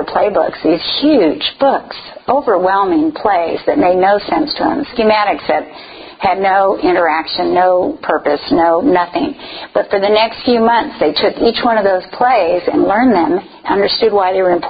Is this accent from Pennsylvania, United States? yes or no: no; Chicago, Illinois, United States; also born or lived in Dallas / Washington, D.C.; Some of you know that I'm from Chicago. We've lived in Dallas a long time, but for a brief time, for 5 years, we were in Washington, D.C.